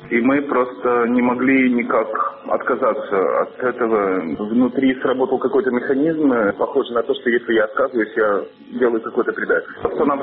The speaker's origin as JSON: {"language": "Russian", "country": "Belarus", "said": "Когда мы говорили, что мы белорусы, к нам как-то более лояльно, что ли, относились."}